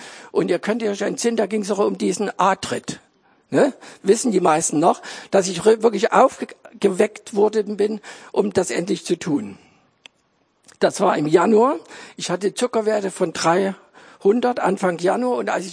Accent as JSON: {"language": "German", "region": "Saxony", "country": "Germany", "said": "Ich bin Sachse und das kommt immer mal wieder durch."}